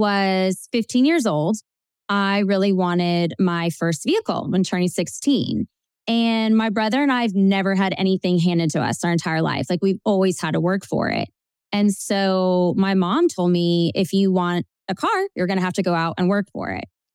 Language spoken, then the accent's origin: English; Nashville, Tennessee, United States; So I am actually what they call a unicorn because I'm a Nashville native. So I'm here in Nashville, Tennessee. And, you know, I grew up here.